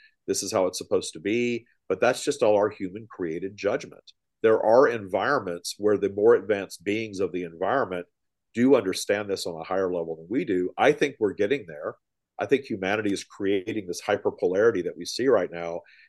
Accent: Louisiana, United States; I was brought up in Louisiana in a Southern Baptist town where no one was openly gay.

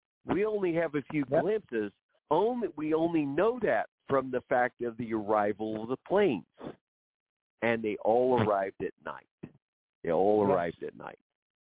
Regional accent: Ponca City, Oklahoma, United States; because I come from Ponca City, Oklahoma, and the greatest, all right, one of the great black cowboys of the Old West came from the area I lived in, okay?

